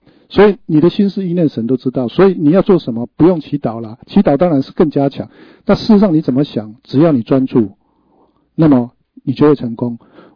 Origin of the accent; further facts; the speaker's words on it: Taiwan; 我们台湾人有一句话叫做老人囡仔想